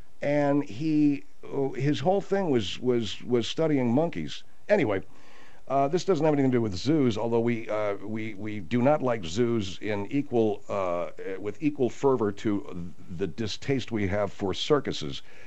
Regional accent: Arcadia, California, United States; I grew up in Arcadia, the home of Santa Anita Racetrack.

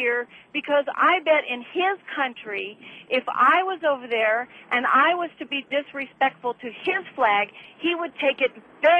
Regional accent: Spring, Texas, United States; I'm from Spring.

